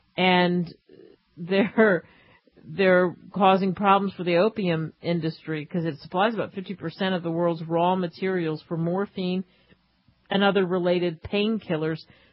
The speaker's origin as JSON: {"language": "English", "town": "Philadelphia", "region": "Pennsylvania", "country": "United States", "tie": "born or raised there", "also_born_or_lived": "New York", "said": "Like, as a kid growing up in New York and then in Philadelphia, the chocolate that my family always talked about was a place called Aunt Charlotte's."}